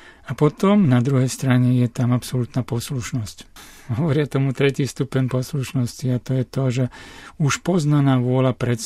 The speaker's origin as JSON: {"language": "Slovak", "town": "Veľké Vozokany", "region": "Nitra Region", "country": "Slovakia", "said": "Z Veľkých Vozokan, na ktoré som hrdý a kde som ešte mohol byť včera chvíľu."}